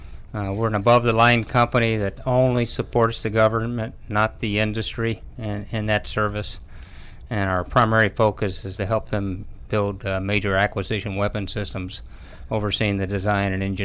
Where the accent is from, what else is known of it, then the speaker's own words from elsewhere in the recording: Radcliff, Kentucky, United States; Yeah, I'm from a little city called Ratcliff, which is right beside Fort Knox.